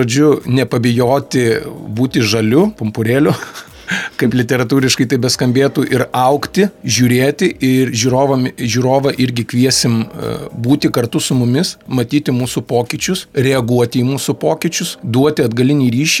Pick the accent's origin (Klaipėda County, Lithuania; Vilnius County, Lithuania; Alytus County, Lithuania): Alytus County, Lithuania; Alytus; gimiau ir augo Alytuje